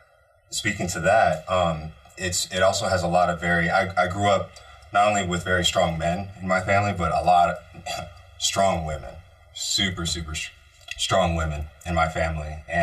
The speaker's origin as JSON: {"language": "English", "region": "California", "country": "United States", "tie": "born or raised there", "said": "So growing up in the Bay Area, cannabis is always around"}